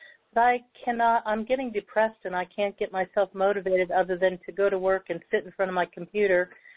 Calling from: San Angelo, Texas, United States; I am from San Angelo, Texas.

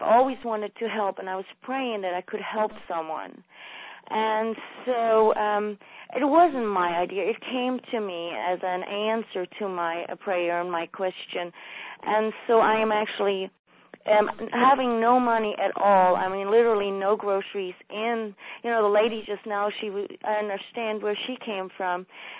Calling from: Indiana, United States; I'm calling from Indiana.

